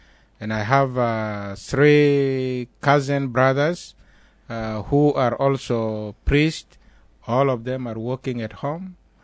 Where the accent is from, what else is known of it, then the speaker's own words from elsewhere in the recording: South Sudan; moved away as an adult; now in Des Moines, United States; I came from South Sudan in 2012 to join the ministry in the Diocese of Des Moines.